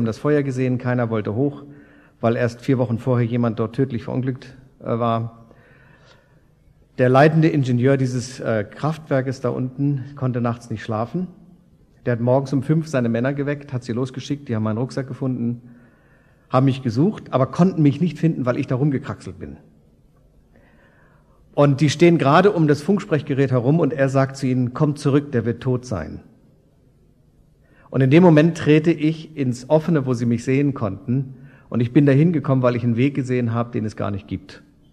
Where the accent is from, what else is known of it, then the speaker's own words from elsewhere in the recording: Hanover, Lower Saxony, Germany; born there; Und ich bin Flachland-Tiroler, gebürtiger Hannoveraner.